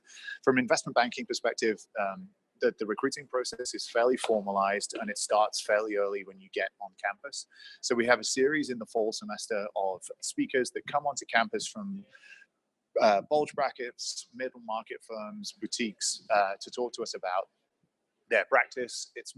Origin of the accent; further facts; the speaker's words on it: United Kingdom; now in New York City, United States; I came to Haas from New York City, although I'm originally from the UK.